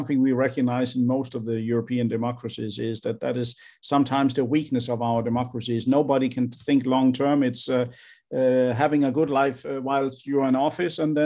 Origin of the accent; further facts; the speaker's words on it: Denmark; now in Sweden; I come from Denmark, but I live in Sweden.